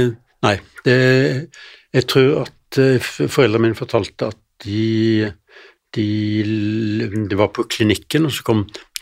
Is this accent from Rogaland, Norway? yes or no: yes; Sauda, Rogaland, Norway; minnte meg om oppveksten i Sauda